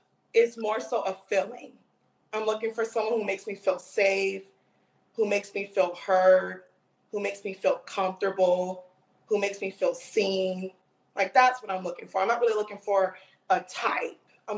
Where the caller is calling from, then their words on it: Clearwater, Florida, United States; I'm in Clearwater. It's like the Tampa area in Florida.